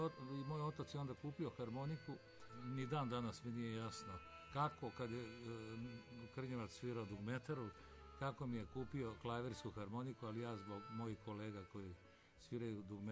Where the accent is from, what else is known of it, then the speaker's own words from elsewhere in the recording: Belgrade, Serbia; born there; ja sam rođen u Beogradu na Banovom brdu.